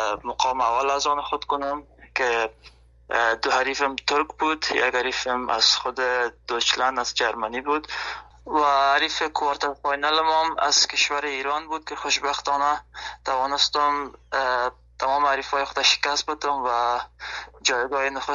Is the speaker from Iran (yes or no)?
no; Afghanistan; now in Germany; از افغانستان آلمان آمدم